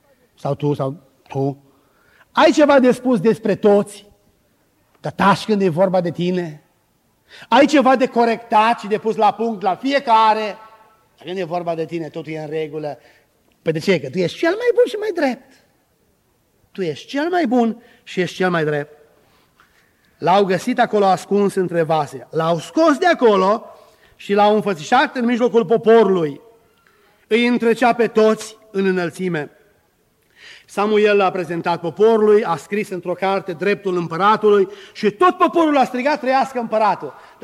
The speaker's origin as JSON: {"language": "Romanian", "country": "Romania", "said": "Eu sunt român și mă văd cel mai bun și cel mai drept"}